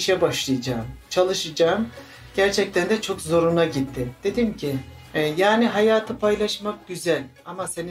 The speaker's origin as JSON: {"language": "Turkish", "region": "Çorum", "country": "Turkey", "tie": "born or raised there", "said": "47 yaşındayım, 3 çocuk annesiyim, memleketim Çorum."}